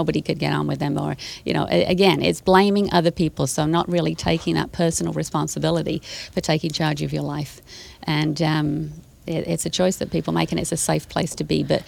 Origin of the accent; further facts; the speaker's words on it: England, United Kingdom; now in Canada; in Canada, I've noticed my weird accent is from England originally.